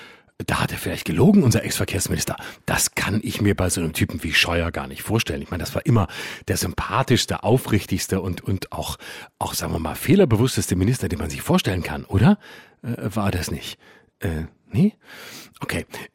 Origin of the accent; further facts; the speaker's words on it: Baden-Württemberg, Germany; Oder in Baden, da wo ich herkomme.